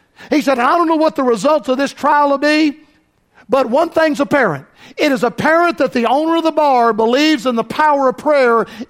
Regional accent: Florida, United States; You know what happened in my home state of Florida?

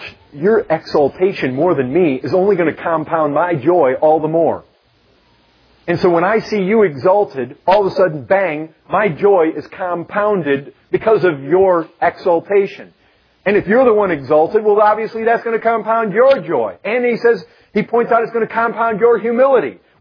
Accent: Michigan, United States; I grew up in Michigan. We had lots of lakes.

